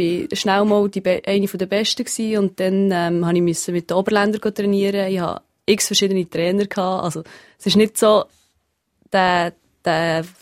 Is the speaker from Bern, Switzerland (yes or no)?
yes; Ursenbach, Bern, Switzerland; also born or lived in Habsburg, Aargau; Also im Aargau bin ich geboren und in Habsburg die ersten 5 Jahre verbracht. Und dann hat mein Vater einen Job bekommen in Ursenbach. Und ist wegen dem, sie ist unsere Familie dort gelandet